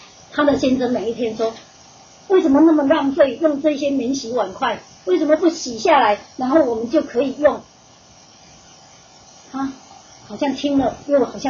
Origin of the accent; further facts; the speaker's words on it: Taiwan; 所以反正我不开口，人家不知道我是台湾人